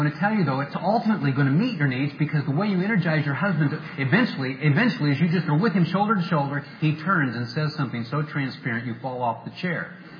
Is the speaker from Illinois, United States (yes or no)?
yes; Peoria, Illinois, United States; I remember growing up in Peoria and riding my bike up and down as blue-collar city, and guys were always working on their cars.